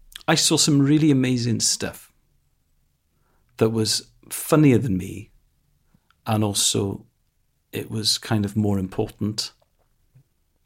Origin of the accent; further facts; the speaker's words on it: Wales, United Kingdom; first language Welsh; English is a second language; So Welsh is my first language.